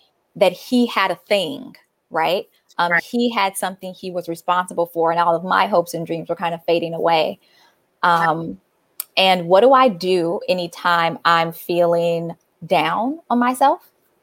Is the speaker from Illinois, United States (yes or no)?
yes; Chicago, Illinois, United States; But Angela is from Chicago. I'm from Chicago.